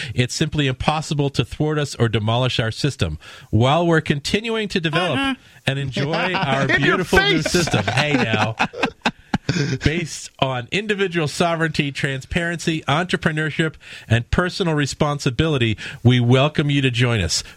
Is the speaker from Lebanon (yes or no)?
yes; Lebanon; When I was 10 growing up in Lebanon, I used to get put in detention all the time.